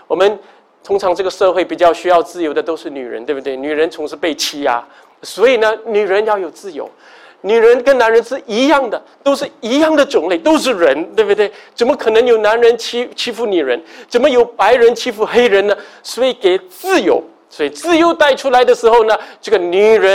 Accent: Singapore; 我们新加坡社会是孔夫子的教导

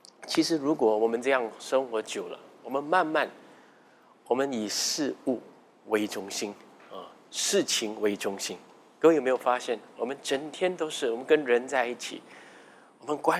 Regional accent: Singapore; 我们新加坡人都是很关注这个东西的。

